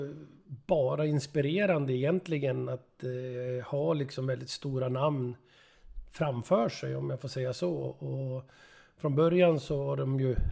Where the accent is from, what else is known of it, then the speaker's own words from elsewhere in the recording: Sundsvall, Västernorrland County, Sweden; Jag är född i Sundsvall och jag bodde i Granlund, ett par mil från Bergsåker från början, och flyttade när jag var 3 år gammal till Tygelvägen 6C som ligger bara 200 meter från Bergsåkerstravet.